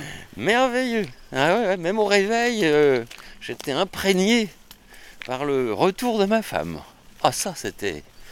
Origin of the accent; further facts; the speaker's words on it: Troyes, Grand Est, France; Moi, je viens de Troyes.